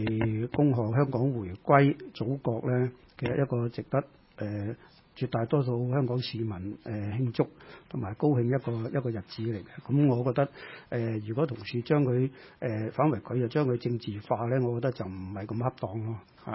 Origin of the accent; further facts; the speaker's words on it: China; 即係作為中國人咧